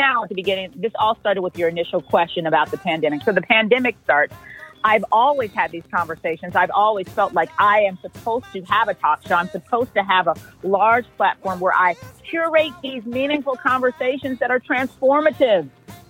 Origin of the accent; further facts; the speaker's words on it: Bahamas; also born or lived in United States / Italy; I am from the Bahamas. I was educated in boarding schools in the northeastern part of the United States and Europe.